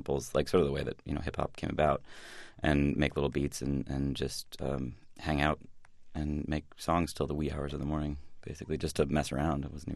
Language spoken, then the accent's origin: English; Berkeley, California, United States; We grew up in Berkeley, California.